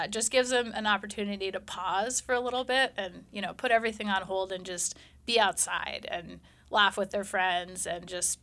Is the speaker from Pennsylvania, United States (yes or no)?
no; Alaska, United States; I grew up in the Matsu Valley, so I ran cross country there and track and skied